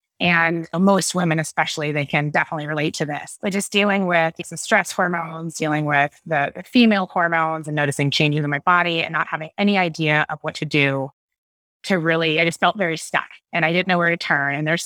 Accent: Fredericksburg, Virginia, United States; also born or lived in Alexandria; Okay, so it all started in Virginia. I'm from the East Coast. Alexandria, Virginia is born. I grew up in a small town in Fredericksburg.

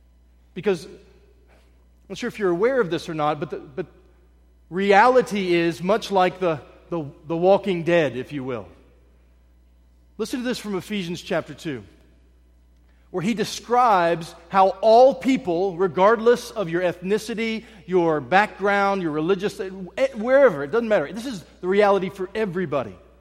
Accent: Berkeley Springs, West Virginia, United States; I grew up in West Virginia, Berkeley Springs, West Virginia, about an hour and 45 minutes from here.

